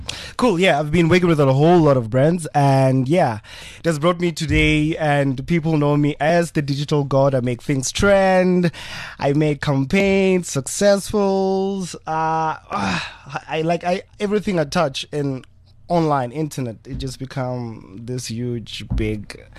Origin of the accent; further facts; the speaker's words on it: Thando, South Africa; now in Johannesburg, South Africa; Yeah, I was born in Thando. Went to high school in Thando. Primary school in Thando. And after high school, I came to Johannesburg